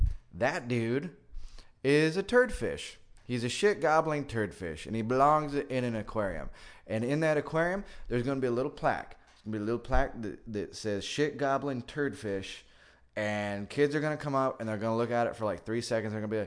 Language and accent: English; United States; It is my unassailable right as an American to have an opinion.